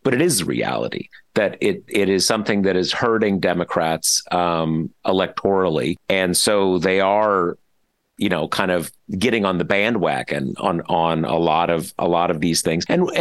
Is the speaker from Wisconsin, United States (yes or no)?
no; California, United States; I grew up in Southern California.